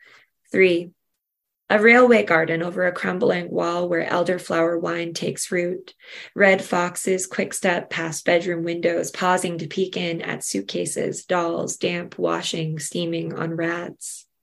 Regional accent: Amherstburg, Ontario, Canada; So I'll read another, so to give the county some love, because I grew up in Amherstburg, this is my county poem.

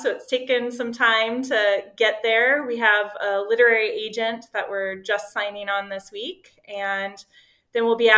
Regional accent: North Dakota, United States; And he's from Montana, I'm from North Dakota.

